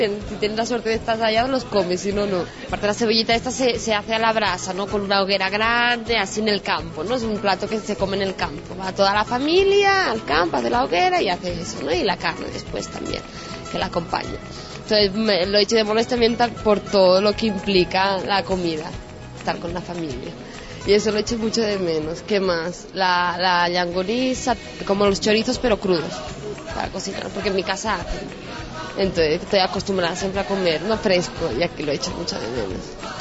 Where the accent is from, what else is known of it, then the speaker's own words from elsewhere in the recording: Spain; como soy española, tengo que hacer yo.